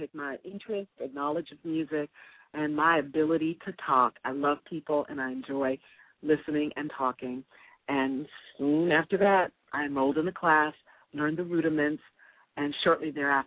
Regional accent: Bronx, New York, United States; also born or lived in Harlem; And I'm a girl from the Bronx and Harlem.

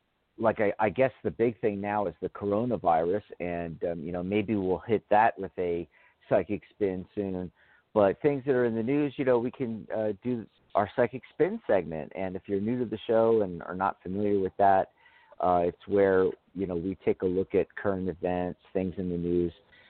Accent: Philadelphia, Pennsylvania, United States; born there; I was born in Philadelphia.

